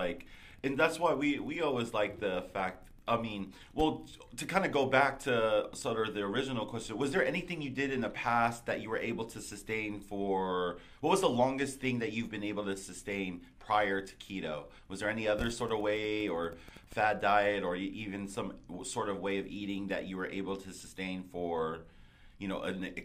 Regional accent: Samoa; Because even as Samoans, you know, for us too, that's the same thing.

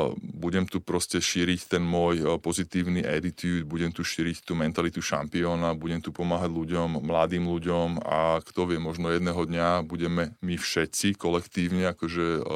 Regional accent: Pezinok, Bratislava Region, Slovakia; sme vyrastali v Pezinku, mohol som ísť za kamarátov, mal som bratrancov po kope, boli sme rodina

